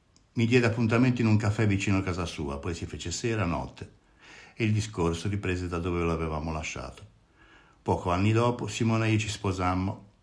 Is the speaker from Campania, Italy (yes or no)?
no; La Spezia, Liguria, Italy; Sono nato e cresciuto a Spezia negli anni in cui la città aveva ancora l'articolo là davanti.